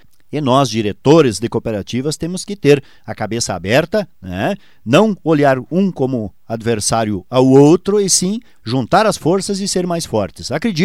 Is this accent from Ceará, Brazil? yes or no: no; Rio Grande do Sul, Brazil; E nós, como gaúchos, né, Medina, temos que estar aí a todo vapor aí pelo Rio Grande.